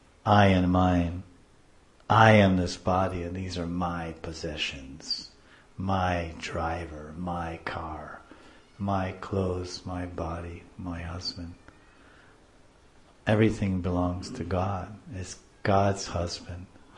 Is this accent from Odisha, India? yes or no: no; Mumbai, Maharashtra, India; now in Vrindavan, India; I'm trying to live here, and I'm a city wallow. I'm from Maya Nagari, you know, Maya Nagari, Bombay, Maya Nagari.